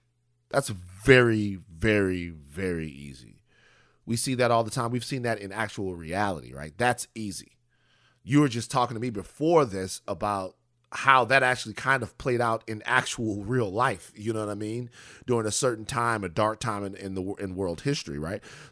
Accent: Baton Rouge, Louisiana, United States; Remember, I'm from South Baton Rouge, Louisiana.

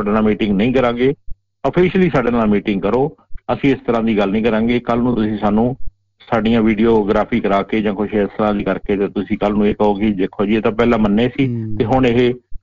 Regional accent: Punjab, India; ਅਸੀਂ ਪੰਜਾਬੀ ਹਾਂ

